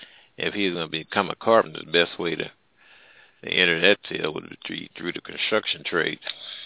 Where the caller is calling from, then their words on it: Missouri, United States; Hello, Mr. Host. How are you tonight? I was listening to your conversation. I'm calling from the Midwest.